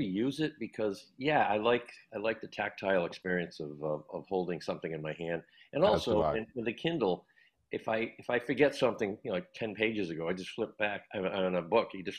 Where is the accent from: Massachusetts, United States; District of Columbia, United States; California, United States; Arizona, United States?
Massachusetts, United States; I was born around, but I was raised in Mass.